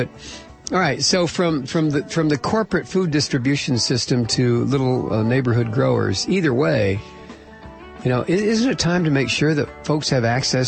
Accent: Midwest, United States; When I was a kid growing up, you know, we had A&P. I grew up in the Midwest.

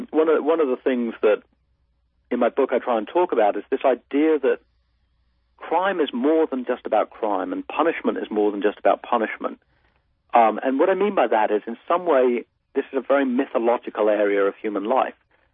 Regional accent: England, United Kingdom; your listeners will realize I'm from England originally.

